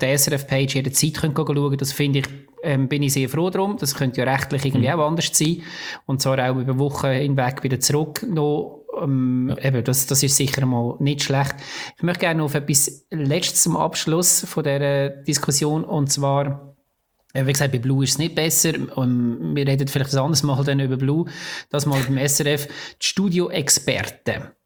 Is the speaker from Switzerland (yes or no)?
yes; Switzerland; Das ist vielleicht auch ist ein bisschen klischee-mässig als Schweizer Dings.